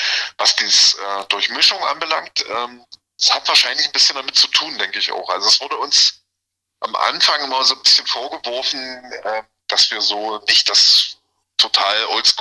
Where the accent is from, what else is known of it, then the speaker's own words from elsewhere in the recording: Dessau, Saxony-Anhalt, Germany; Also wir kommen aus Dessau, das ist ja gleich um die Ecke.